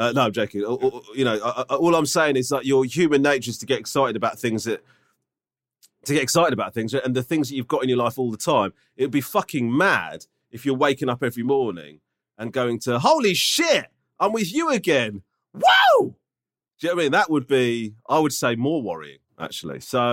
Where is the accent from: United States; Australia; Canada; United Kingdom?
United Kingdom; London; now in Israel; I'm originally from London